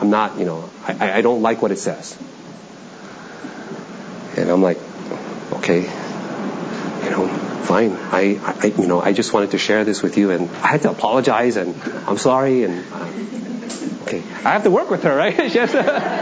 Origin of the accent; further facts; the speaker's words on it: Toronto, Ontario, Canada; I grew up in Toronto, and, you know, Angela's gone, but my goal was to be like the first Korean NHL hockey player